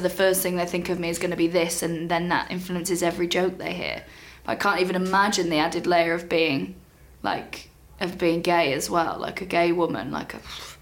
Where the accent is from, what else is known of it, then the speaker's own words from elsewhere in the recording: Wales, United Kingdom; accent: neutral; I've always had, like, a weirdly neutral accent. I never sounded like the people back home in Wales. None of my friends did, even the first language Welsh people. So people would be like, you don't sound very Welsh.